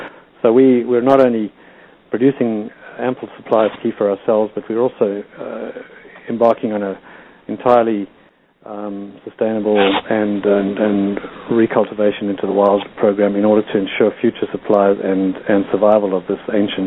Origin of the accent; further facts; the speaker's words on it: Pietermaritzburg, KwaZulu-Natal, South Africa; Yes, David and I grew up together, we grew up in South Africa, went to school together in Pietermaritzburg